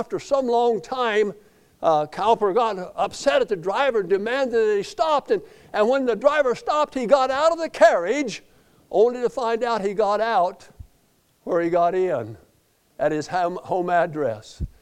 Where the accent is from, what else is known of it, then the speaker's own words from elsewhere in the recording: Colorado, United States; I was raised in Colorado, most of you know that, and north of Denver, about 75 or 80 miles, and kind of just at the edge of the mountains